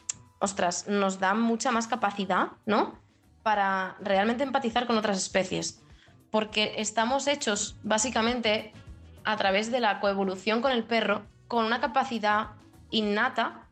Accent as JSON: {"language": "Spanish", "country": "Spain", "first_language": "Catalan", "second_language": "Spanish", "said": "yo a los perros de por sí les hablo en catalán, es mi lengua materna, entonces yo les hablo en catalán"}